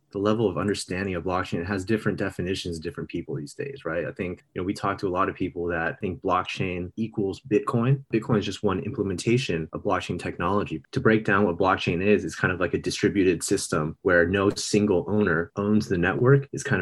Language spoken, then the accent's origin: English; Los Angeles, California, United States; So I grew up in Los Angeles, went to school